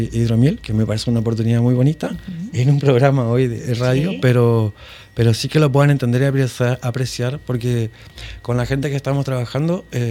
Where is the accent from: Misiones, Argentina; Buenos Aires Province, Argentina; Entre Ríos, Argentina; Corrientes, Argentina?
Misiones, Argentina; yo vengo de la provincia de Misiones, estoy comenzando este camino